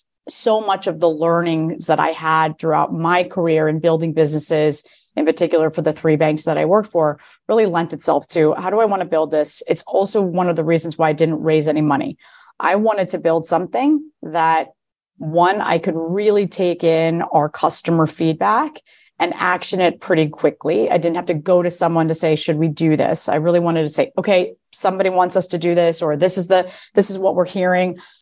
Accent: New Jersey, United States; I grew up in New Jersey, so, and my father worked in New York City for the majority of his career.

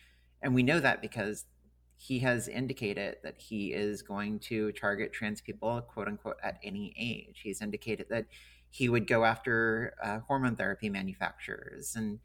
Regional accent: Louisiana, United States; And I'm from Louisiana. I grew up in Louisiana. I remember my teenage years in this rural area of Louisiana that I grew up in.

